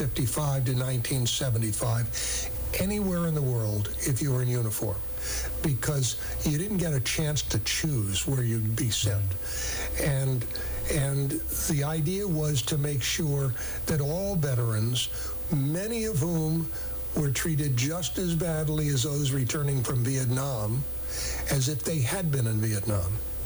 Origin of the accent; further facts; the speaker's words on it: New York, United States; He knew that I was from the New York area.